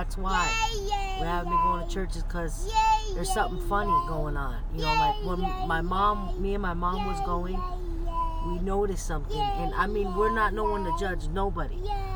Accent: Pennsylvania, United States; Oh, yeah. I'm originally from Pennsylvania.

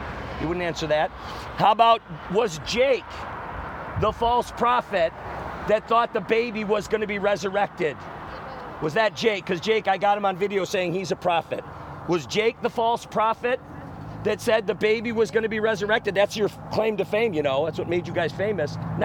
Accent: Wisconsin, United States; And we're originally from Wisconsin. We have a small homestead in central Missouri, but we're never there.

